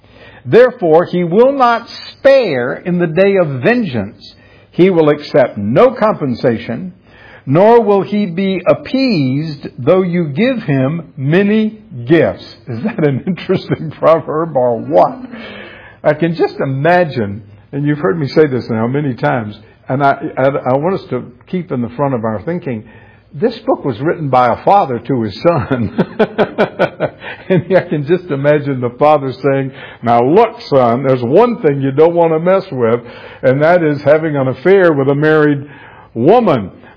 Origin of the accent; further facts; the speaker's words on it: Florida, United States; also born or lived in Tennessee / Texas; I grew up in Florida, college in Tennessee, and then I moved to Texas.